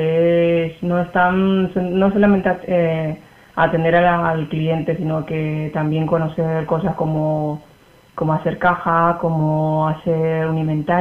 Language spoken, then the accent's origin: Spanish; Paraguay; moved away as an adult; now in Spain; tengo 31 años, soy de Paraguay y llevo ya 7 años aquí.